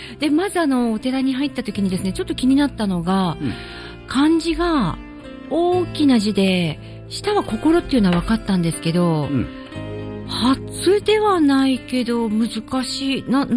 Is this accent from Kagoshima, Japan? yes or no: yes; Kagoshima, Japan; accent: Kagoshima dialect; じゃあ私もちょっともう鹿児島弁で行きますかね